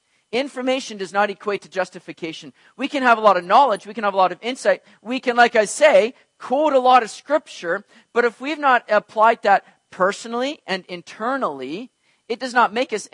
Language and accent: English; Vancouver, British Columbia, Canada; I'm very proud to be homegrown right here, you know, to have been born and raised in the greater Vancouver area, and I'm proud to be a Canadian.